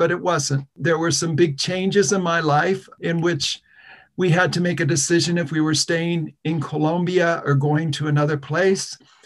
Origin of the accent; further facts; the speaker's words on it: Michigan, United States; born there; I was born in Michigan. I'm the son of a pastor and the grandson of a pastor.